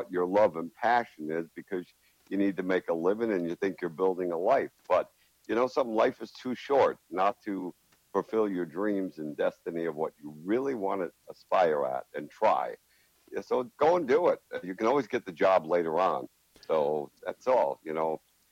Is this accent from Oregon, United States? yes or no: no; Troy, New York, United States; I'm born and raised in Troy, New York.